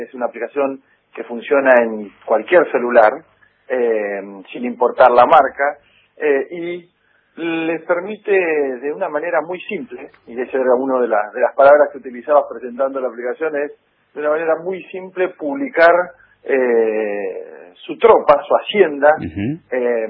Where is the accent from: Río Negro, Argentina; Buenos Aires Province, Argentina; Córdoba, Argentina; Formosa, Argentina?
Buenos Aires Province, Argentina; General Villegas; yo soy de General Villegas y acá en General Villegas produzco con una empresa familiar Hacienda